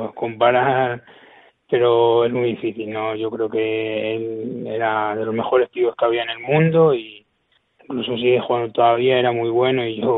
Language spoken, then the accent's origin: Spanish; Vitigudino, Castile and León, Spain; also born or lived in Salamanca; yo jugaba a fútbol en mi pueblo, en Vitigudino, y las condiciones no eran las mejores